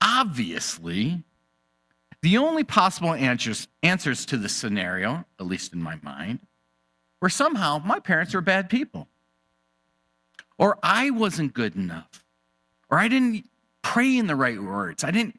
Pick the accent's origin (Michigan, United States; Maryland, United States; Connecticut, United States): Michigan, United States; Detroit; I grew up in Detroit during the 1960s and 70s, during the collapse of the automobile industry.